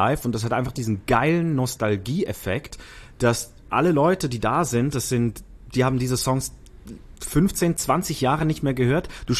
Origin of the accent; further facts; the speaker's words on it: Zurich, Switzerland; moved away as an adult; now in Hamburg, Germany; ich bin in Zürich aufgewachsen. Mhm. Und als ich 2011 nach Hamburg gekommen bin, scheiße, ich bin schon über 10 Jahre in Hamburg